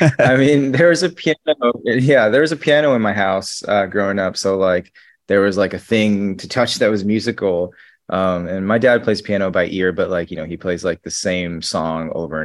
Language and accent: English; Fort Lauderdale, Florida, United States; moved away; I'm not. I'm actually from Florida, from South Florida, like Fort Lauderdale area. But I moved to New York in like 2008